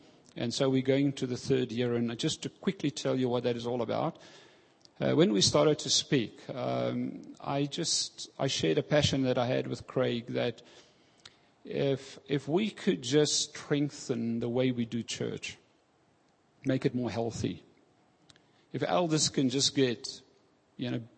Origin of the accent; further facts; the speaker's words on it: Pretoria, Gauteng, South Africa; also born or lived in Cape Town; I was born in Cape Town. I moved there when I was a lighty and grew up in Pretoria, so we're like Afrikaners. To shock you, I come out of the Broederbond, you know, believe it or not. That's where I find some of my roots.